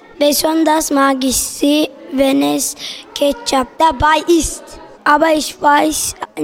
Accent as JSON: {"language": "German", "country": "Philippines", "first_language": "Filipino", "second_language": "German", "said": "Meine Muttersprache ist Philippinisch."}